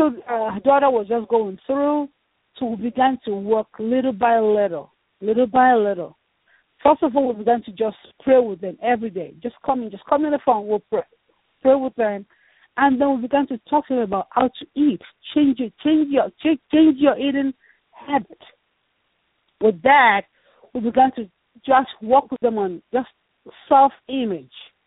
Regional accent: Nigeria; Can I tell you, I'm from Nigeria, I have an accent.

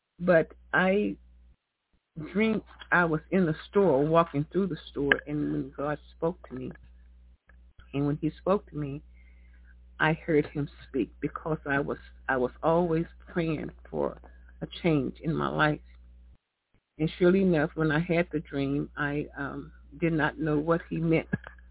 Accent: Fort Worth, Texas, United States; now in Dallas, United States; I'm not from Dallas. I was from Fort Worth. I've been in Dallas most of all of my life, though, but born and raised in Fort Worth

